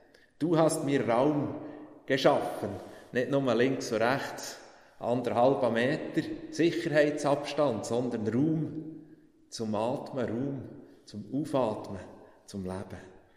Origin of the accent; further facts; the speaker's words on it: Oberried, Bern, Switzerland; Ich habe natürlich auch Bilder gesehen von Oberried, wo ich aufgewachsen bin unter den Lauen.